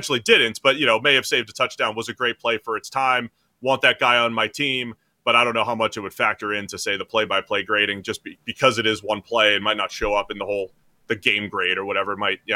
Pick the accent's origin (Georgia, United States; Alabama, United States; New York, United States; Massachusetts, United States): Massachusetts, United States; Boston; you know, I grew up in Boston, so I'll be rooting for them tonight.